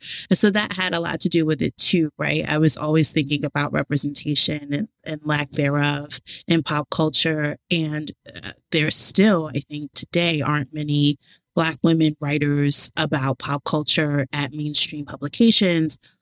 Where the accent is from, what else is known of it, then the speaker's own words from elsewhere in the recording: Bronx, New York, United States; I'm a deep hip hop head, I grew up in the Bronx